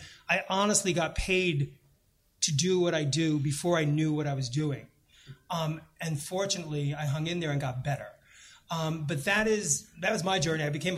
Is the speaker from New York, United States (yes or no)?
yes; New York, United States; I lived in New York. I grew up in New York, and as a kid, I wanted to be an actor